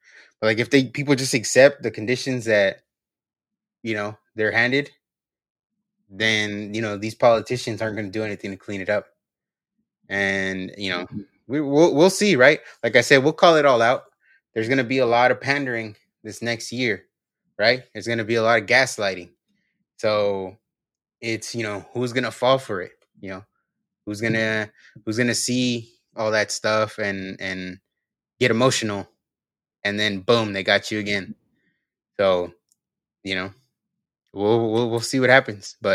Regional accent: San Jose, California, United States; growing up in San Jose, by the time it came to, you know, where I had an opportunity to get a house, like I couldn't get one in San Jose. I lived there my whole life

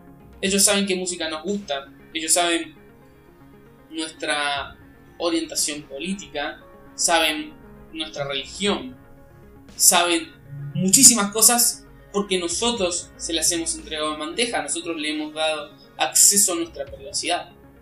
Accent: Argentina; Eso me hizo pensar en tantísimas polémicas y discusiones y peleas que surgieron este año en mi país, en Argentina.

